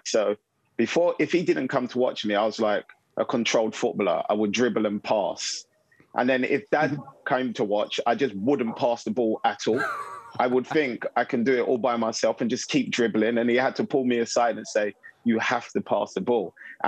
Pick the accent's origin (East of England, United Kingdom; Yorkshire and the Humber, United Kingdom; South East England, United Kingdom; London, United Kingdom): London, United Kingdom; we grew up in South London